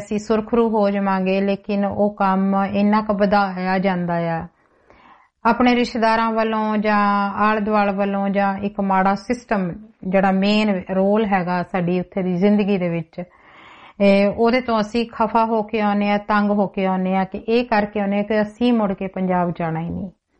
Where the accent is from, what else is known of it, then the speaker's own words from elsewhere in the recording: Punjab, India; moved away; ਮੈਂ ਪੰਜਾਬ ਤੋਂ ਆਈ ਹਾਂ, ਮੈਂ ਵੀ ਆਪਣਾ ਪੰਜਾਬ ਛੱਡ ਕੇ ਆਈ ਹਾਂ।